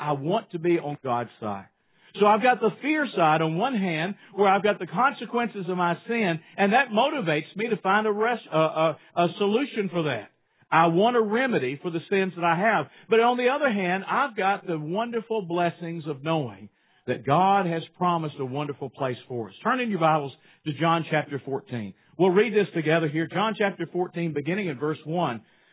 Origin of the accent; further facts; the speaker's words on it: United States; Today, I want to ask you, who are you? I'm an American. I'm also a Christian.